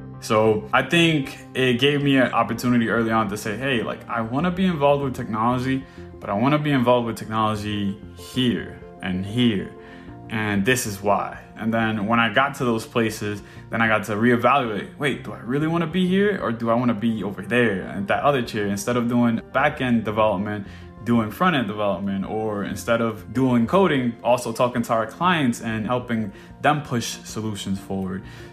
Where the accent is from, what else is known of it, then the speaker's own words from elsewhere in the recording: Dominican Republic; English is a second language; I immigrated from the Dominican Republic. I was initially born there. English is my second language.